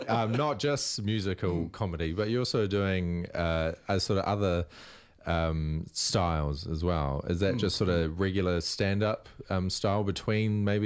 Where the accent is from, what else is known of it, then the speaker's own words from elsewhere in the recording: Waiuku, Auckland, New Zealand; So obviously, growing up in Waiuku, sort of away from the Auckland centre of brilliance